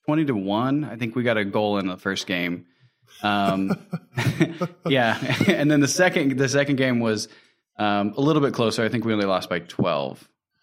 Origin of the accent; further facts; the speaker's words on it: Indiana, United States; we're originally from Indiana. We had some family come from Indiana to meet us.